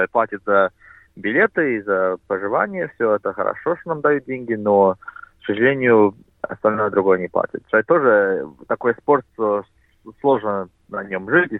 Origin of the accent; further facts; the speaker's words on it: Belarus; now in Australia; мы из Беларуси. Папу пригласили сюда в 98-м году работать за строительной команде по стрельбе.